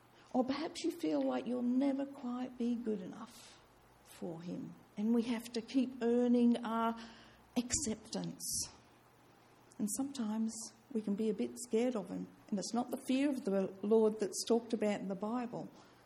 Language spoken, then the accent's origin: English; Australia; moved away as an adult; I came over from Australia. I was 39 at the time.